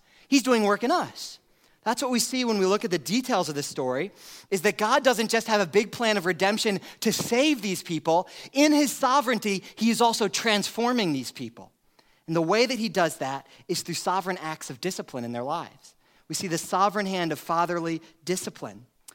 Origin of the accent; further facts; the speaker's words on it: Queens, New York, United States; now in Beaufort, United States; as a pastor of this church in Eastern North Carolina in the small town of Beaufort, even though I'm from Queens, New York?